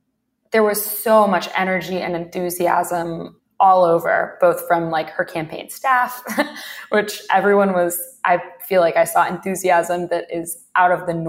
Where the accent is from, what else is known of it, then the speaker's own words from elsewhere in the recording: Greensboro, North Carolina, United States; Sure. I grew up in North Carolina, at Greensboro, North Carolina.